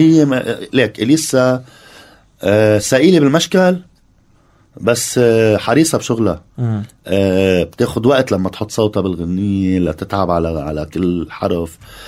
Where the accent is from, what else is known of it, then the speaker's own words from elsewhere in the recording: Lebanon; أنا اللي عندي أنا جنسية لبنانية مقدسة. أنا بحياتي بكل حروب ما طلعت من لبنان.